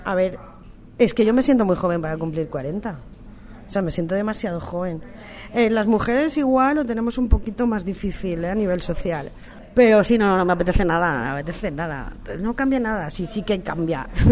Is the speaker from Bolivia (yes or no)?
no; Valencia, Valencian Community, Spain; Soy de Valencia, sí. Resisto en Valencia.